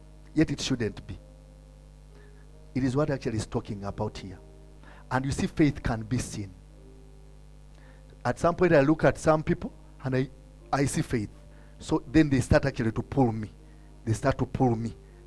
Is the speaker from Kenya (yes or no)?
yes; Kenya; Please don't get these things as a Kenyan. You will miss them. For us Kenyans, we see, we internalize, and then we what?